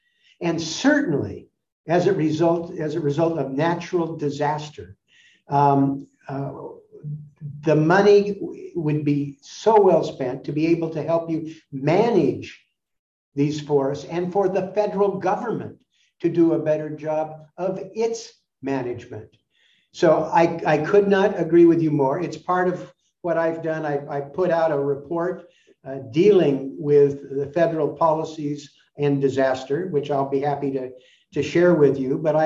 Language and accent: English; Portland, Oregon, United States; I came home 2 years ago, having been in the East, to the worst air quality in the world in my hometown of Portland, as the smoke drifted up.